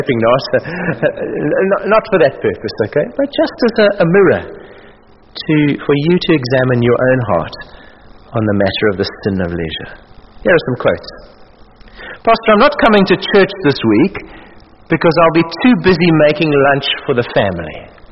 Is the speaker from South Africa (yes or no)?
yes; Cape Town, Western Cape, South Africa; I come from Claremont. You know what Claremont is in southern suburbs, Cape Town.